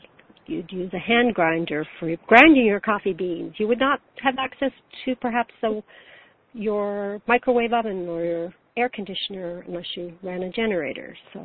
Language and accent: English; Ontario, Canada; now in United States; it's because I'm from Ontario, but right now I'm down here, so in New Mexico.